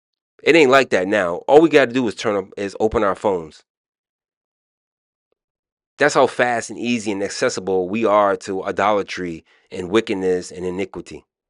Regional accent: Maryland, United States; accent: Maryland; I'm showing my Maryland accent.

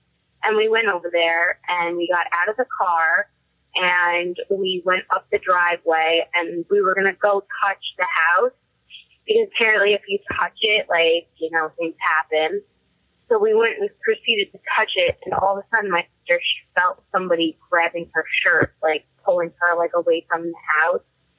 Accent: Long Island, New York, United States; I'm from Long Island, New York.

